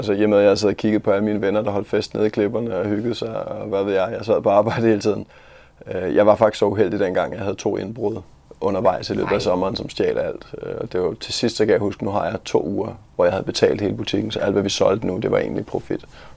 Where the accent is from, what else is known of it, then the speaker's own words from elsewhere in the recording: Svaneke, Capital Region of Denmark, Denmark; Jeg er født og opvokset på Bornholm. Kommer fra en lille by, der hedder Svaneke